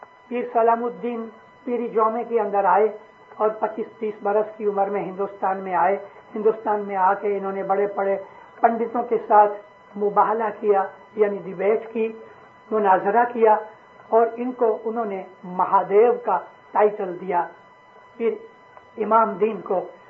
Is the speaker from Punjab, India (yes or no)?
yes; Amritsar, Punjab, India; मैं पंजाब का रहने वाला हूं, मेरा जन्म अमृतसर का है। मेरे बाप दादा सैकड़ों वर्षों से, 700 साल से पंजाब में रहे